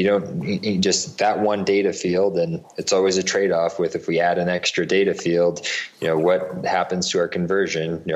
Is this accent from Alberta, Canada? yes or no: yes; Calgary, Alberta, Canada; I grew up in Calgary, Canada